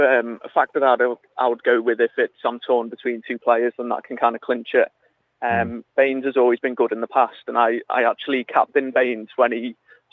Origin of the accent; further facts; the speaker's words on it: North West England, United Kingdom; Yeah. I grew up on the Wirral.